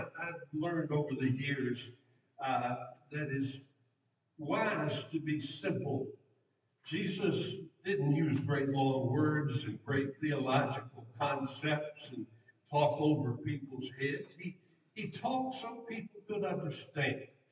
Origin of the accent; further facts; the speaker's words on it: Petersburg, Virginia, United States; born there; also born or lived in Colonial Heights; I was born in Petersburg. We moved to Colonial Heights in 1961